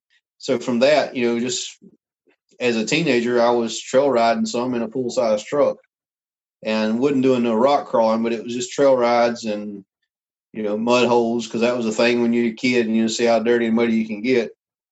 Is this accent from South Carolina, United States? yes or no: yes; South Carolina, United States; I lived in South Carolina pretty much my whole life other than traveling a lot over the years.